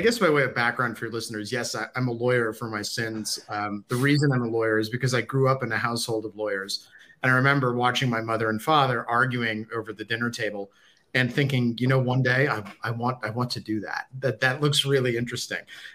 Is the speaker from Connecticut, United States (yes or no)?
yes; Connecticut, United States; born there; Even though I was born in Connecticut, which is the greatest state in the union, if not the galaxy.